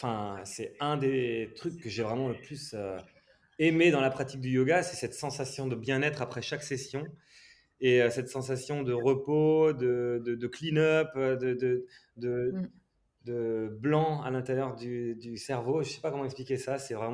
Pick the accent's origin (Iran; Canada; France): France; Grand Est; j'ai grandi dans les Ardennes. Enfin, ma mère est allemande, mon père est français, on est 3 frères et une petite sœur, mais les 3 frères, on est tous nés dans les Ardennes, autour d'un lac, où mon père gérait une base nautique.